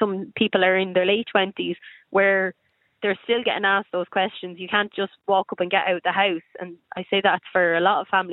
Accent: Laois, Leinster, Ireland; moved away as an adult; now in Cork, Ireland; I'm originally from Laois, and after, I say, over 6 months of looking for a job in Laois or Dublin, even just a easy commute, I ended up getting a job in Cork and I had to move down.

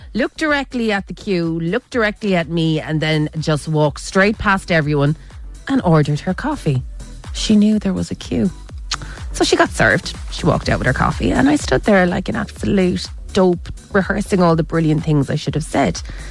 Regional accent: Ireland; us being Irish are kind of very reluctant to, you know, we don't like confrontation.

